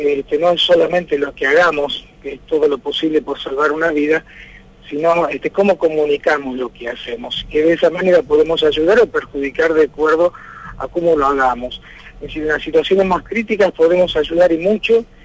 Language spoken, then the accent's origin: Spanish; Argentina; como argentinos somos donantes